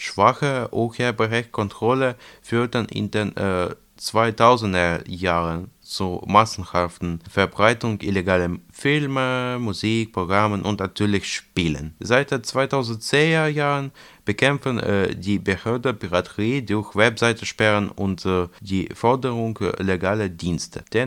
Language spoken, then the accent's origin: German; Ukraine; Als Beispiel nehme ich mein Heimatland, die Ukraine.